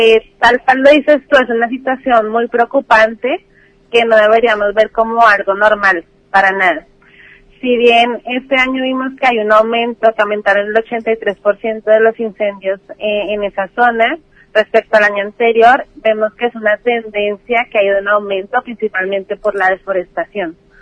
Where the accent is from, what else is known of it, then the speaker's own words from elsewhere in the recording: Bogotá, Colombia; now in Argentina; Sí, yo soy bogotana.